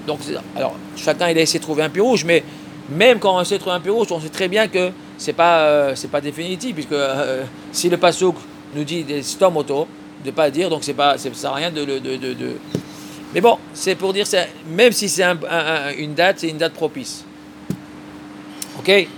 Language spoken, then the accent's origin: French; France; c'est pas demain la veille, comme on dit chez nous en France, en français.